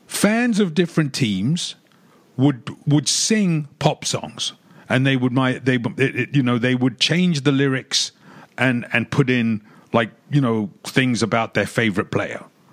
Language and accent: English; London, United Kingdom; and I'm from London, which is 3 hours away, and very different set of cultural influences.